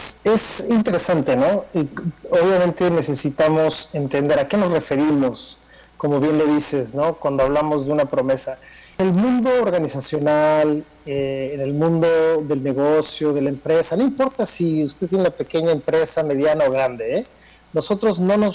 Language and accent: Spanish; Mexico; eso es lo que nos está ocurriendo a nosotros como mexicanos.